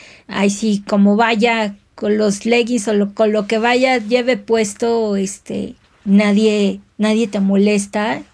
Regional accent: Mexico City, Mexico; Me gusta mucho mi ciudad, disfruto mucho, mucho la Ciudad de México. Soy chilanga al 100 y cuando estoy en otras ciudades también digo, wow, extraño mi ciudad.

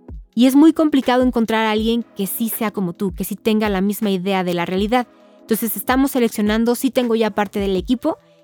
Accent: Mexico; cosas muy importantes que tiene nuestra sociedad y que necesitamos como mexicanos a través de las redes

